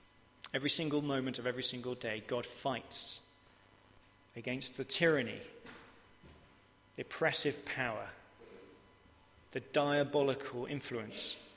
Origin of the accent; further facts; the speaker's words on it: England, United Kingdom; We're quite English, aren't we?